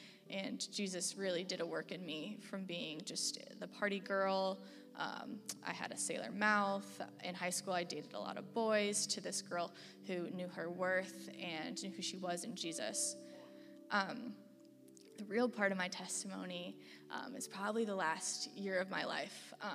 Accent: Bloomington, Illinois, United States; now in Champaign, United States; I grew up in Bloomington, Illinois, had a big family, lots of step-siblings and whatnot, so I love it in Champaign

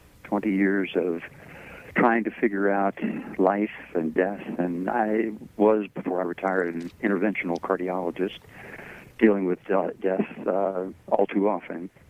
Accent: Kentucky, United States; She was raised in South Carolina. I was raised in Kentucky.

